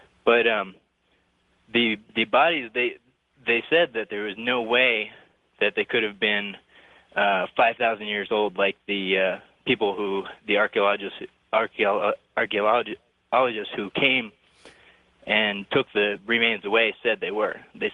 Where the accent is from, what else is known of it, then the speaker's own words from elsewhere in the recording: Lake Tahoe, United States; I'm from Lake Tahoe.